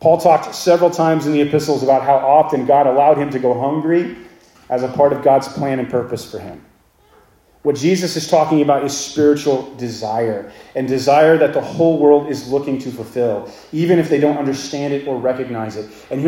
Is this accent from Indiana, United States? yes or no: no; Los Angeles, California, United States; When I was a kid, I grew up in Los Angeles in a big city. I hardly knew what a tree was. We had palm trees and we had cactus.